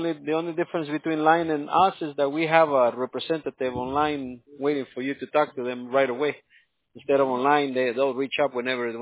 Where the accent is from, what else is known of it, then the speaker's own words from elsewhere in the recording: Los Angeles, California, United States; I'm actually from Los Angeles. I grew up over here.